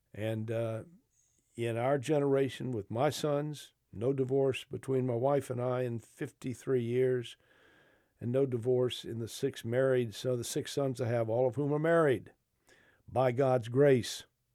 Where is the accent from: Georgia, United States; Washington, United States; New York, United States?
Georgia, United States; Macon; And I come from Macon, Georgia, and my dad had was part of four sons, and they were all in the military.